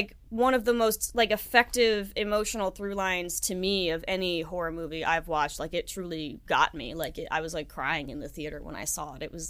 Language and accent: English; Palm Springs, California, United States; I'm from Palm Springs originally